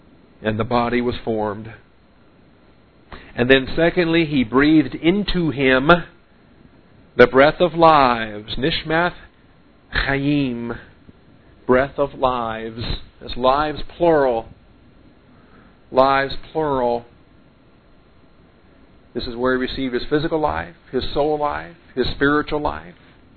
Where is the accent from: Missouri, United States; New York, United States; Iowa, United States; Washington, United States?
Washington, United States; Seattle; When I was growing up in Evergreen Baptist Church up there in Seattle, Washington, we had that song called